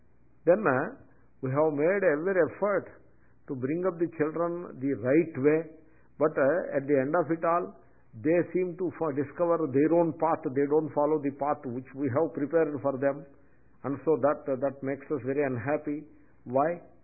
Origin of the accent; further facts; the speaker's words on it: India; I am an Indian, I am a Swami, I am a chairman of, I am this, I am this, I am a teacher, like that.